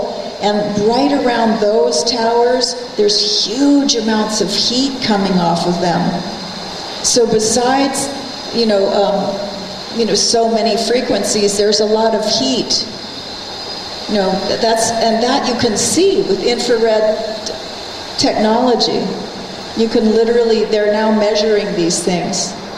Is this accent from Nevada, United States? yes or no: no; Hawaii, United States; also born or lived in New York / Los Angeles; I lived in New York at the time, which was something because I was born and raised in Hawaii, so I never thought I would ever move to Los Angeles